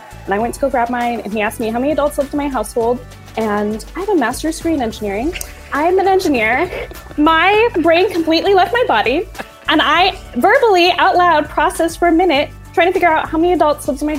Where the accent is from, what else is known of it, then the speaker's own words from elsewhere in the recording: Tacoma, Washington, United States; I'm from Tacoma, Washington.